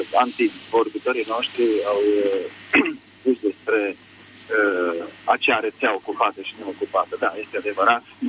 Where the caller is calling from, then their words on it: Bistrița, Bistrița-Năsăud, Romania; De la Bistrița